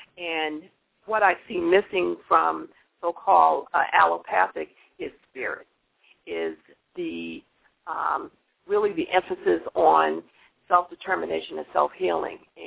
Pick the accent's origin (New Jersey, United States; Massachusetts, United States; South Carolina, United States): Massachusetts, United States; Boston; now in Philadelphia, United States; when I moved to Philly, because I'm originally from Boston, when I moved to Philly, I had the choice of going back to nursing school